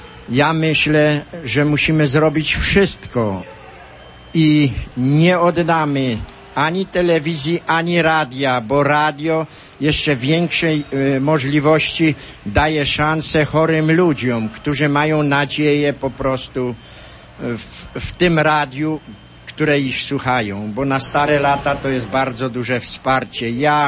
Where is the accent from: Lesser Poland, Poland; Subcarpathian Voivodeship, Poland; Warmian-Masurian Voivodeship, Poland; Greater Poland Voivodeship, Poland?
Lesser Poland, Poland; Ja jestem z Małopolski